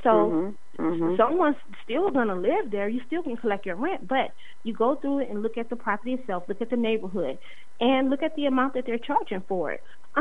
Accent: New Orleans, Louisiana, United States; I didn't grow up there because I'm from New Orleans, but I lived in St. Louis for a few years.

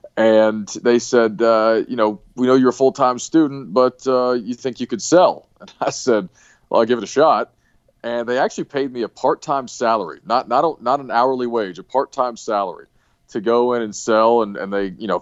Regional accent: Appalachia, United States; I grew up in Appalachia, you know, back in the hills.

